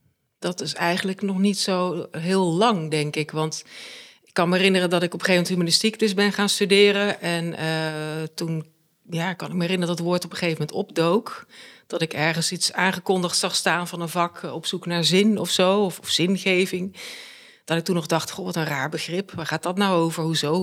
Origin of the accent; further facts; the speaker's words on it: Rosmalen, North Brabant, Netherlands; ik kom zelf uit Rosmalen, vlakbij Den Bosch in Brabant. Ik ben daar wel geboren en opgegroeid, maar voelde ik me er toch altijd een beetje een soort import. Want mijn ouders die komen uit de Achterhoek. En mijn hele familie die komt eigenlijk ook vandaan.